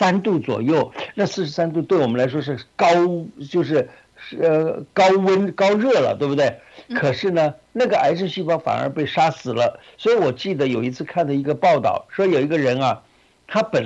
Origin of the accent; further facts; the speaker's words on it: China; 你看我们中国人吃的这个食物里头本来都有姜